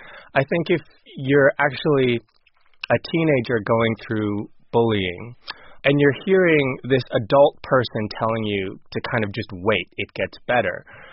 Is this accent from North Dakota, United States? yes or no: yes; North Dakota, United States; moved away; I was raised in North Dakota and I understood, you know, early on that I was different.